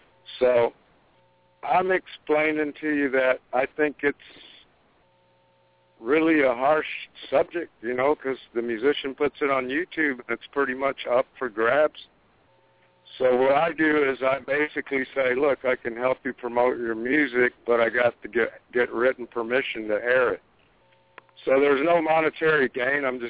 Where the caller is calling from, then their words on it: Minneapolis, Minnesota, United States; I'm calling you from Minneapolis, Minnesota.